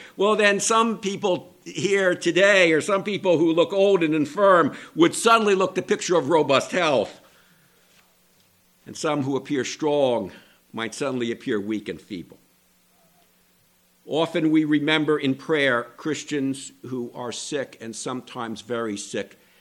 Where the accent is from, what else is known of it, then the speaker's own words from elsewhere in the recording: Maryland, United States; the last survivors from my home state of Maryland, John Carroll of Maryland.